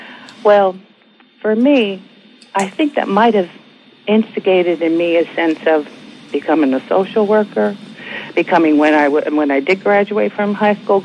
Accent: Newark, New Jersey, United States; My story is I was born in Newark, New Jersey. I went to school there. And until I was in eighth grade, and then moved to the sticks, as my mother would say, about 30 miles south and in a more of a rural area.

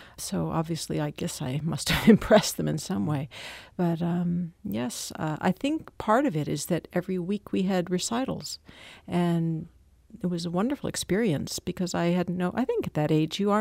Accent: Olivette, Missouri, United States; now in London, United Kingdom; Well, I grew up in Olivet. I went to Ladue High School.

